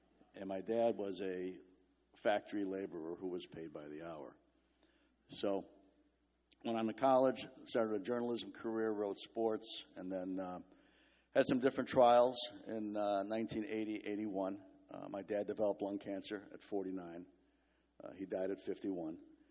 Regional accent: Chicago, Illinois, United States; I grew up in Chicago, and my parents got married, and they didn't have a whole lot

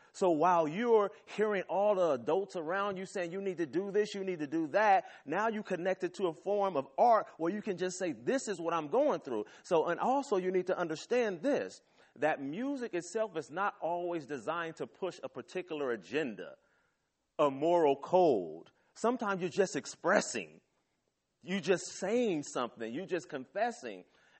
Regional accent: Oakland, California, United States; because I grew up in East Oakland.

